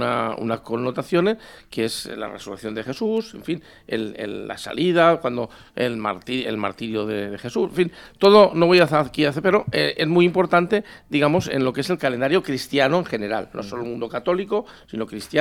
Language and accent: Spanish; Llaurí, Valencian Community, Spain; Típico de Játiva, típico de Yaurí, mi pueblo.